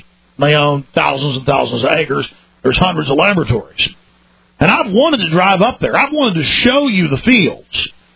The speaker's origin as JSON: {"language": "English", "region": "Texas", "country": "United States", "said": "I'm a Texan, folks, who doesn't like tyranny."}